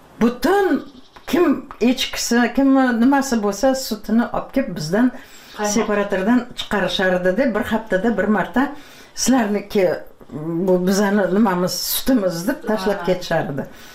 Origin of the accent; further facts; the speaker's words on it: Piskent, Tashkent Region, Uzbekistan; Men shu yerda tug'ilganman-da. Eshik deraza bo'lmagan. Piskentda, ha, garnak degan yer bor edi, leshoz degan.